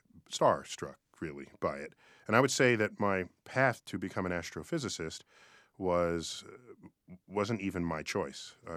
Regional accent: New York City, New York, United States; I grew up in New York City, and the local planetarium there is the Hayden Planetarium.

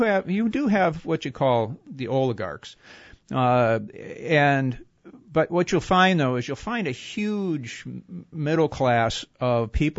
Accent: Detroit, Michigan, United States; I grew up in the Detroit area in the 50s and 60s when there was huge middle class.

